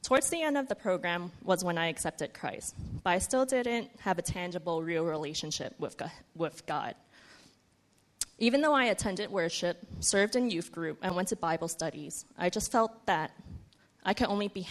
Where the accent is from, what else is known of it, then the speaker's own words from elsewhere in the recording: New York City, New York, United States; now in Hong Kong; whether it be growing up in New York City or moving here to Hong Kong a few years ago.